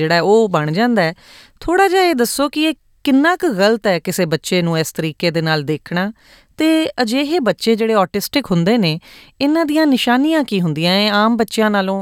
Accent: Punjab, India; now in Australia; ਸਾਡੇ ਭਾਰਤੀ ਸਮਾਜ ਦੇ ਵਿੱਚ, ਖਾਸ ਤੌਰ 'ਤੇ ਪੰਜਾਬੀ ਸਮਾਜ 'ਚ, ਬੇਸ਼ੱਕ ਅਸੀਂ ਆਸਟ੍ਰੇਲੀਆ ਦੇ ਵਿੱਚ ਰਹਿ ਰਹੇ ਹਾਂ

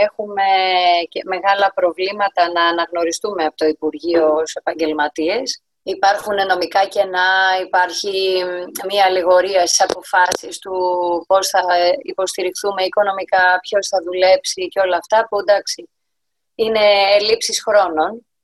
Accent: Greece; Σαν Έλληνες έχουμε μια πολύ πλούσια κουλτούρα στο να αγαπάμε και να φροντίζουμε τους άλλους.

